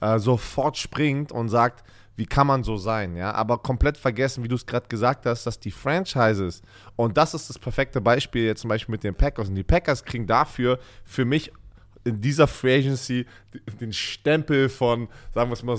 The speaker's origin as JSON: {"language": "German", "region": "Berlin", "country": "Germany", "said": "Bei uns in Berlin"}